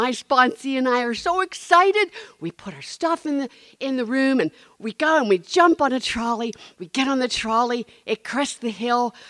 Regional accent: Trafford, Pennsylvania, United States; born there; I was born in Trafford, Pennsylvania, a little town.

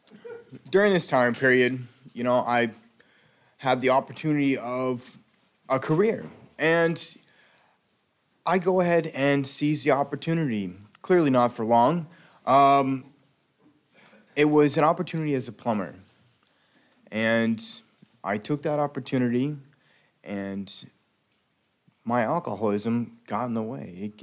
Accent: Las Vegas, Nevada, United States; I'm from Las Vegas, Nevada.

